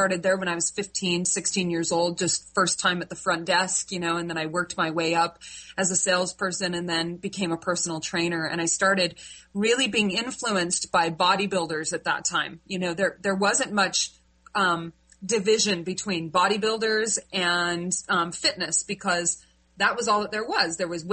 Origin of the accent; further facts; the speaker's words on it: Utah, United States; I grew up in Utah. Yep.